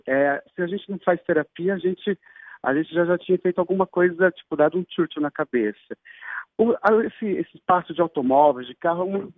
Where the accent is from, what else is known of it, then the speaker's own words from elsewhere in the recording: Cambé, Paraná, Brazil; Eu sou natural de Cambé, uma cidade do lado de Londrina, uma cidade de 100 mil habitantes